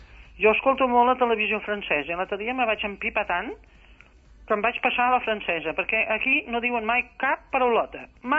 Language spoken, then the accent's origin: Catalan; Barcelona, Catalonia, Spain; jo que vaig passar la meva infantesa al Poble Nou.